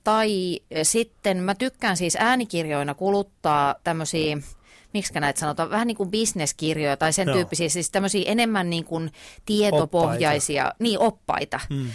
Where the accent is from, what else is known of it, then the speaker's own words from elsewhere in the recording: Ypäjä, Kanta-Häme, Finland; silloin kun mä olin pieni, niin mä asuin Ypäjällä, mä olen sieltä kotoisin. Ja vieläpä semmoisella Ypäjän aseman kylällä, jossa ei ollut yhtään muuta